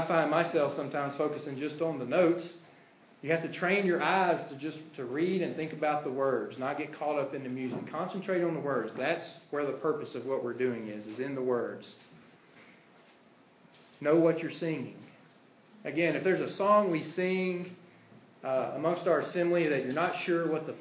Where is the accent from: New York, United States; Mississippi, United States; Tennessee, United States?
Mississippi, United States; I think about the congregation I grew up in South Mississippi. We had about 25 to 30 people.